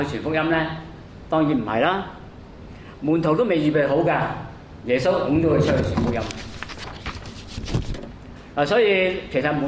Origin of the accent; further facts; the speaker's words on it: China; 不過我們中國人有一句說話是什麼？失敗是成功之母嘛